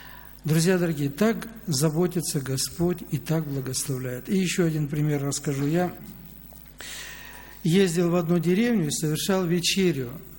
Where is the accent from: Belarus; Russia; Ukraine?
Belarus; Ну и он услышал, что я с Белоруссии